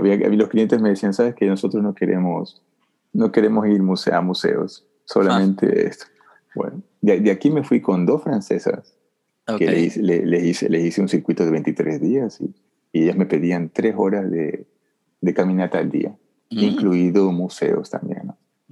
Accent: Guayaquil, Guayas, Ecuador; Bueno, soy del Manso Guayas.

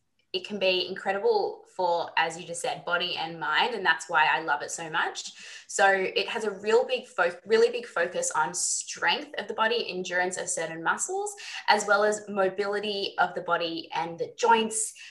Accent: Melbourne, Victoria, Australia; growing up in Melbourne and deciding what I wanted to do with university

